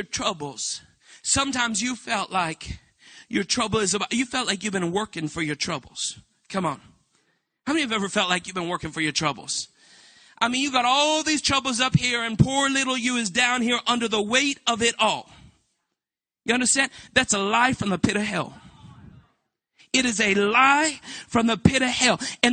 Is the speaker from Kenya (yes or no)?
no; Canada; now in United States; we're Canadian citizens, but we had everything legal. And we were going through immigration process and all of that. And we were living down in California